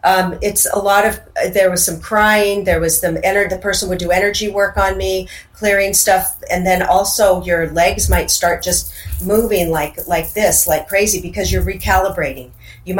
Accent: Seattle, Washington, United States; And I, growing up in Seattle, there's a lot of Native American culture there, the totem poles, and we'd go to salmon bakes

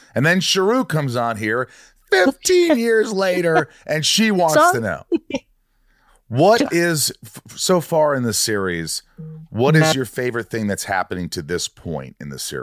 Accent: Indiana, United States; I grew up in Indiana.

